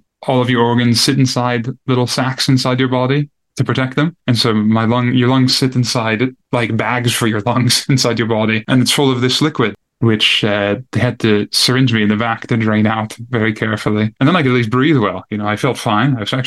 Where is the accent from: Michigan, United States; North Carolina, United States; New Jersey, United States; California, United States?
New Jersey, United States; now in United Kingdom; Well, I'm an American. I'm from New Jersey originally, and it's very expensive and tuition's very expensive in that state.